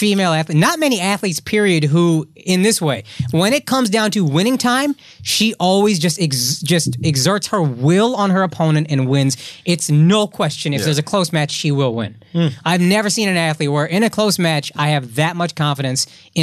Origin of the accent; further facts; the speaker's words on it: the South, United States; Like, I'm gonna stand up regardless. I'm from the South, and you have to.